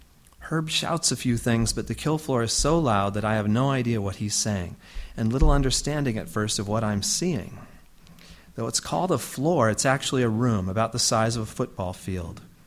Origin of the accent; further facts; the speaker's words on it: Colorado, United States; I grew up in Colorado, but arrived in Nebraska from my home in New York City, which strikes many here as odd.